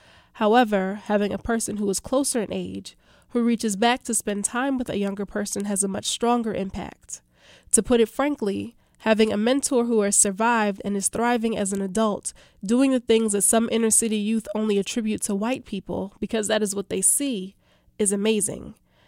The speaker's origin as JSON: {"language": "English", "town": "Pleasantville", "region": "New Jersey", "country": "United States", "tie": "born or raised there", "said": "Pleasantville, New Jersey."}